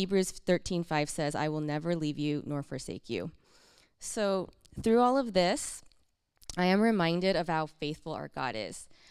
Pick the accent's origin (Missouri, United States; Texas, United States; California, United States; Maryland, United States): California, United States; I grew up in Southern California, and I plan to stay put.